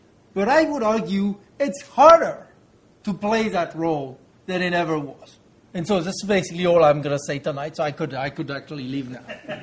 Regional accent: France; my home country, France.

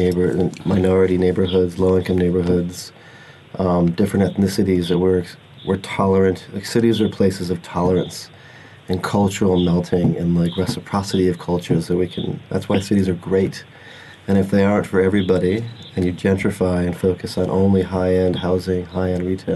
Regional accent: United States; accent: Yankee; I am from the U.S., as you can hear from my Yankee accent.

